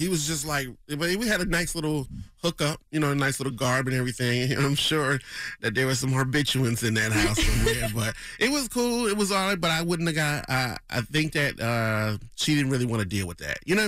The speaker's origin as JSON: {"language": "English", "town": "Springfield", "region": "Massachusetts", "country": "United States", "said": "See, I'm from Springfield, Massachusetts, though, but I pay attention to the signs."}